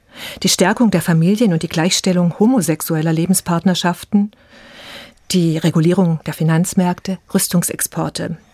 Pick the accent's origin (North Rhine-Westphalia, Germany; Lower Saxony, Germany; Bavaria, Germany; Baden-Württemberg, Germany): Baden-Württemberg, Germany; Ich komme aus dem Schwäbischen, da gibt es einen Bischof, einen Landesbischof.